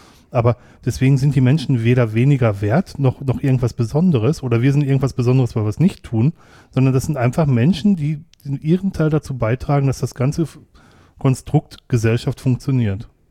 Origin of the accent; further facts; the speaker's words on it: North Rhine-Westphalia, Germany; ich komme ja aus dem Ruhrgebiet